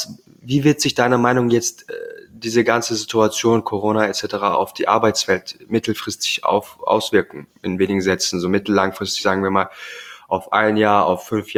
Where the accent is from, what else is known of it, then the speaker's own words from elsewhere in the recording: Southern Germany, Germany; ich komme ja auch aus Süddeutschland.